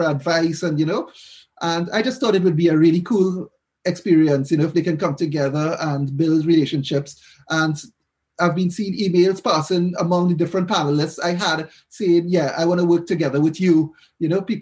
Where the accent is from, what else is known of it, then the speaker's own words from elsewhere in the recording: Trinidad & Tobago; moved away as an adult; now in United Kingdom; I'm actually from Trinidad in the Caribbean. And I've been in the UK since October 2019.